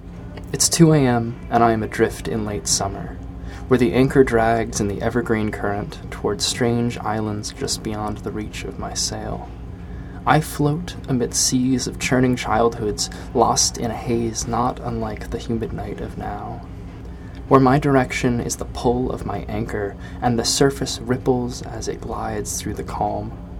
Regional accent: East Falmouth, Massachusetts, United States; I'm from East Falmouth. Back a couple years ago, when my best friend and neighbor was first going off to college, and I realized that this place that I'd grown up with, Cape Cod

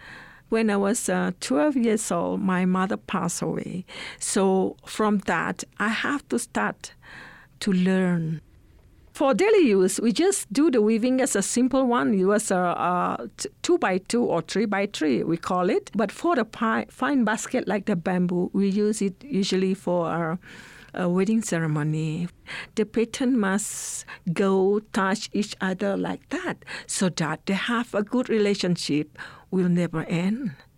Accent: Sarawak, Malaysia; I'm from the Iban ethnic, and I'm from Malaysia, Borneo.

